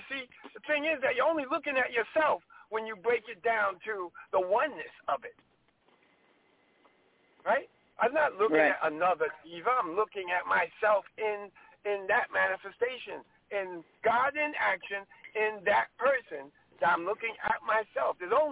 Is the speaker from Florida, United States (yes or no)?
no; Brownsville, New York, United States; also born or lived in Harlem; Listen, I was born in Harlem, right? But I grew up in Brownsville.